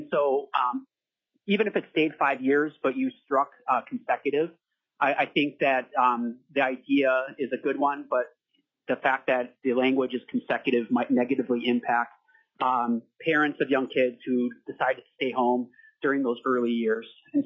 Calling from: Chugiak, Alaska, United States; I'm calling from Chugiak, Alaska.

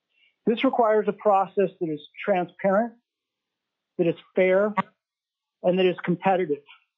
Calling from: Anchorage, Alaska, United States; I'm calling from Anchorage.

